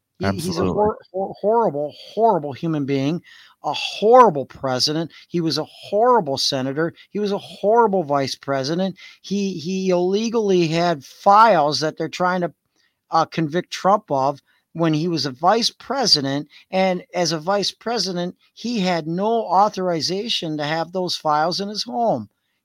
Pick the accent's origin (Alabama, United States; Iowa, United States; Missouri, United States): Iowa, United States; Dubuque; I'm growing up. I grew up in Dubuque, Iowa. And I was like, shit, man, you're only like 80 miles away from me.